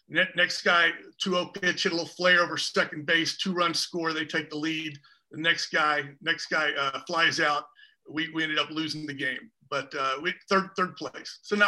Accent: Houston, Texas, United States; So yeah, I grew up in Houston, Texas, and I was all ready to go to University of Texas and walk on.

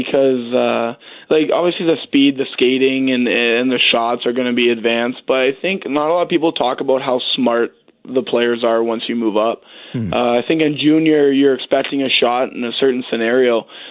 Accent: Amherstburg, Ontario, Canada; That I'm from Amherstburg, Ontario. Just a small town and a kid just with a big hockey dream trying to chase it.

